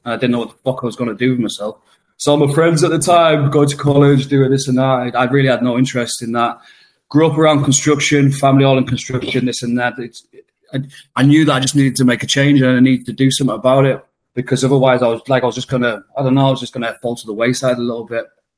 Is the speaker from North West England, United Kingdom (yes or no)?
yes; North West England, United Kingdom; now in London, United Kingdom; It's like, the North's my home. I am a Northerner, but I couldn't go back. To be honest, when I go back to Blackpool, even when I go back to Carlisle, they remind me of mini Londons these days